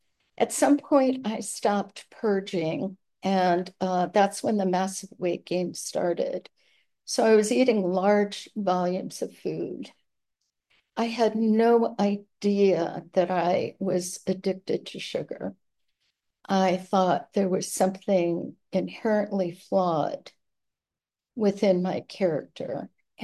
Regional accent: Cleveland, Ohio, United States; I grew up in Cleveland, Ohio. I was a pretty normal kid.

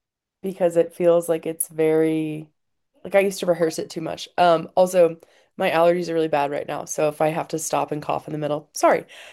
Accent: Chicago, Illinois, United States; moved away as an adult; now in Colorado, United States; I moved 1,000 miles from home. Like I said, I'm from Chicago, but I now live in Colorado.

